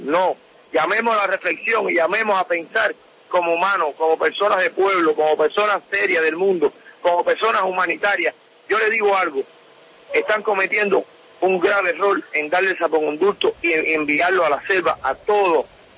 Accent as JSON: {"language": "Spanish", "country": "Cuba", "said": "nosotros somos cubanos, nosotros no somos ni haitianos, ni afganos, ni árabes, nosotros somos cubanos"}